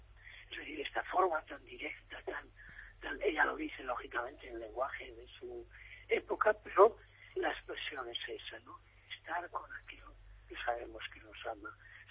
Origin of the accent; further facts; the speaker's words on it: Peñaranda de Bracamonte, Castile and León, Spain; yo no soy abulense, soy salmantino, de un pueblo de Salamanca, de Peñaranda de Bracamonte